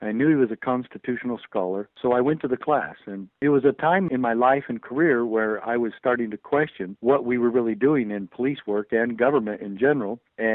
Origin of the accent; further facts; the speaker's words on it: St. Louis, Missouri, United States; born there; I was born in St. Louis, Missouri, 1952.